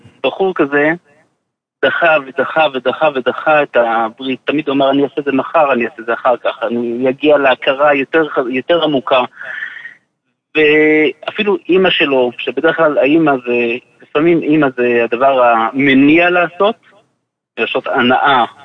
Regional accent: Jerusalem, Jerusalem District, Israel; אני מירושלים

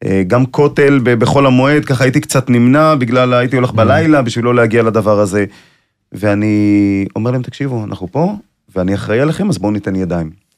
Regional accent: Jerusalem, Jerusalem District, Israel; אני ילד ירושלמי

